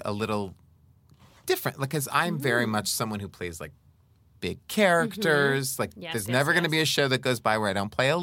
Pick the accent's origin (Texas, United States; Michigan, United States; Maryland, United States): Texas, United States; born there; The only reason I'm not that lady is because I was born gay in Texas and I had to get out